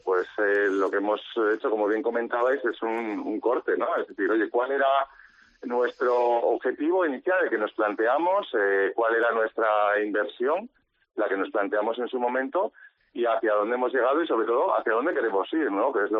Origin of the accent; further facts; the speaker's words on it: Cantabria, Spain; o por mi parte, en este caso como cántabro, pues por supuesto que encantado de formar parte de ello.